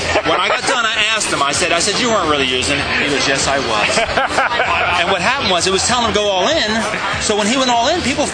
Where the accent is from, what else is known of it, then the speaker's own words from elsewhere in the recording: Atlantic City, New Jersey, United States; We're from Atlantic City, and we play Borgata.